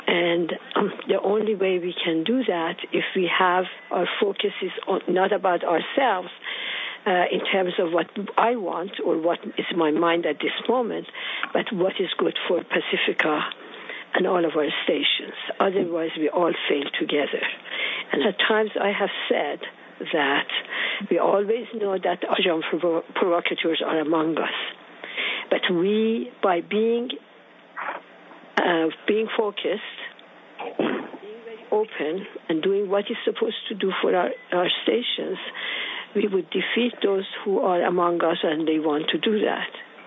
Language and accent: English; Iran; English is a second language; I welcome everybody, especially the new people. And I am from Iran.